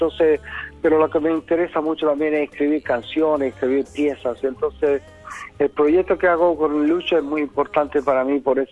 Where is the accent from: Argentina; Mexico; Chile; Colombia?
Chile; ¿tú eres cubano? Y yo digo, no, yo soy chileno, pero que mi acento quizás cambia mucho.